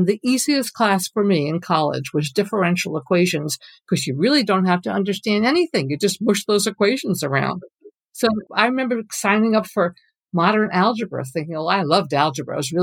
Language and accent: English; New York, United States; I grew up in New York State. We had the New York State Regents.